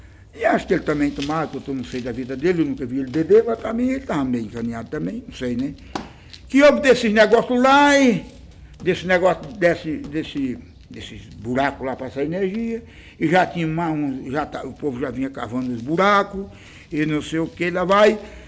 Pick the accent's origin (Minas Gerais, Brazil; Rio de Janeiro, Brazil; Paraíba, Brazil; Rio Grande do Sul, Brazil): Paraíba, Brazil; o futuro meu é aqui. Eu amo a Paraíba, eu amo a minha terra, eu não gosto de lá de fora, não gosto não.